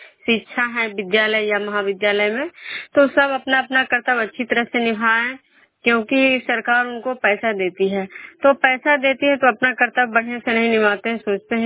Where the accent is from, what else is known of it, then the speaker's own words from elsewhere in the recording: Bishnupur, Bihar, India; मैं बिष्णुपुर ग्राम नालंदा जिला नगरनौसा प्रखंड के निवासी हूँ, बिहार राज्य से।